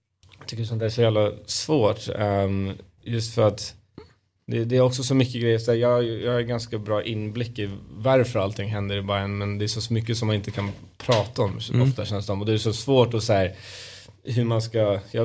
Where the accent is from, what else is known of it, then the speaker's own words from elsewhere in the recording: Stockholm, Stockholm County, Sweden; Mina föräldrar är ju inte från Stockholm på början. Men vi alla barn är ju uppvuxna här.